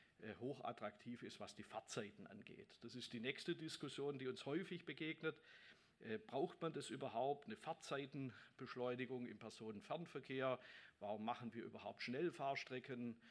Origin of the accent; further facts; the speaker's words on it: Stuttgart, Baden-Württemberg, Germany; Von Stuttgart, meiner Heimatregion, nach Paris fahre ich etwas über 3 Stunden mit dem Zug.